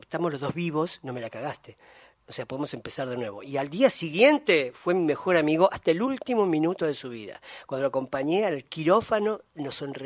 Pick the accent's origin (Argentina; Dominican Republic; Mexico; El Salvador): Argentina; Yo soy argentino, pero mis padres son bolivianos. Yo me crié en esa cultura.